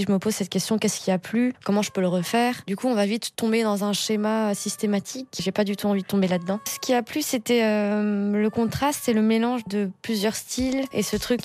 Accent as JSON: {"language": "French", "country": "France", "said": "je suis française et effectivement dans mon album il y a des influences africaines. Je suis blanche"}